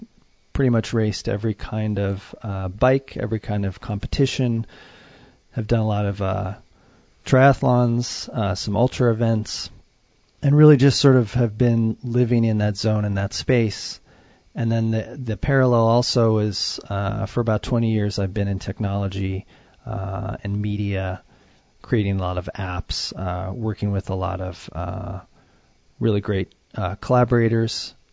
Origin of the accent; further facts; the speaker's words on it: Boulder, Colorado, United States; I grew up in Boulder, Colorado.